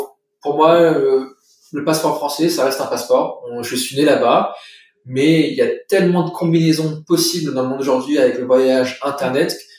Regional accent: Paris, Île-de-France, France; Moi, sur mes 18 ans, j'ai grandi à Paris, donc très parisien déjà, très multiculturel.

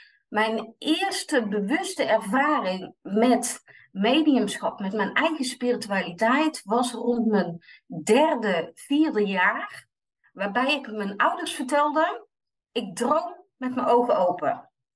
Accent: North Brabant, Netherlands; now in Delft, Netherlands; Ik ben 46 jaar. Privé-update, ik woon samen met mijn man en een kat die duidelijk de baas in huis is in Delft. Terwijl ik van oorsprong een Brabantse ben.

